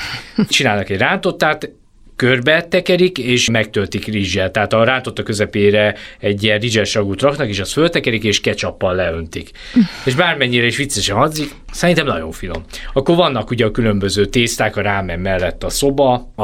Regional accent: Hungary; én magyarként mondom, a 2-3 csillagos szállodákat célozzák meg

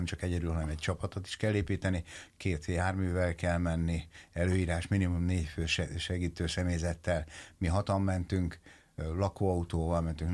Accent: Ács, Komárom-Esztergom, Hungary; ugye én falun nőttem fel Ácson

